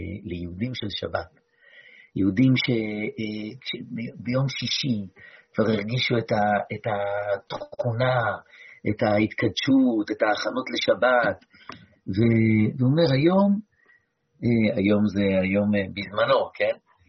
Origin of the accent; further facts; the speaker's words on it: Herzliya, Tel Aviv District, Israel; בהרצליה שאני גדלתי בה, אני בהחלט יכול לומר שיום שישי בצהריים היה סוף יום, סוף שבוע, אבל באמת, חיות נסגרו, ושבת ירדה על העיר החילונית.